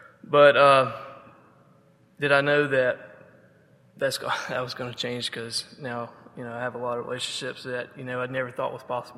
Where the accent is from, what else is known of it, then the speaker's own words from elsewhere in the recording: Phenix City, Alabama, United States; I was raised in Phenix City, Alabama. None of y'all know where that's at. It's about 15 miles from Auburn. It's about 2 miles from the Georgia state line.